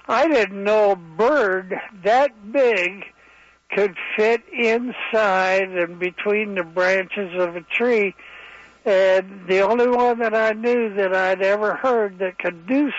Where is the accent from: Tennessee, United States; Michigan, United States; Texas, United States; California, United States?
Michigan, United States; Hancock; Yeah, I'm from Holton and Hancock.